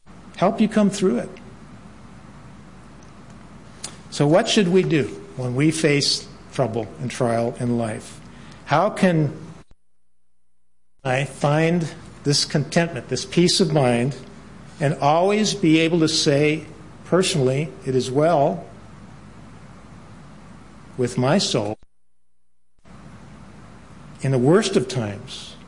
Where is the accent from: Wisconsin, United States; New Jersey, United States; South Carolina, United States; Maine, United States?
Wisconsin, United States; Milwaukee; I mean, I grew up in Milwaukee, Wisconsin, and I thought I knew stars, you know.